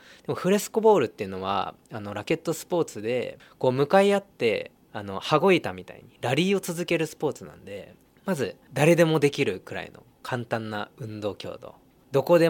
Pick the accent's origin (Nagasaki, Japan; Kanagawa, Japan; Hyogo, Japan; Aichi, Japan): Kanagawa, Japan; Fujisawa; 生まれ育ちが藤沢で、正確に言うと鵠沼地域なんですけども、社会人になってから本当ちょっと横浜の方に住んでた時期あるんですけども、本当それ以外ずっとこの藤沢というところで住んできた